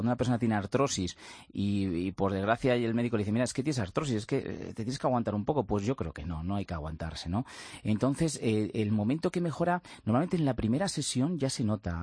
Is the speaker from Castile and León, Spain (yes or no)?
no; Torrejón de Ardoz, Community of Madrid, Spain; Vengo de la zona de Torrejón de Ardoz.